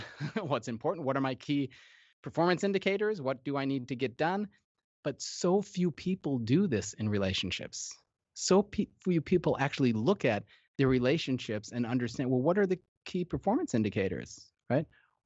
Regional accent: United States; now in Australia; And actually, that's funny because I'm American. As you can, I'm living in Australia, so.

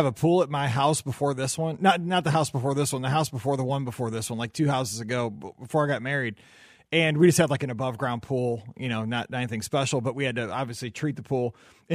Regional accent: St. Louis, Missouri, United States; Of course, I'm from St. Louis, so there's only one answer to this question.

